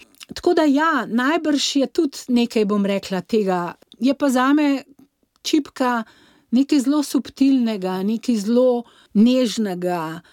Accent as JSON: {"language": "Slovenian", "town": "Ljubljana", "region": "Central Slovenia", "country": "Slovenia", "said": "glede na to, da sem Ljubljančanka"}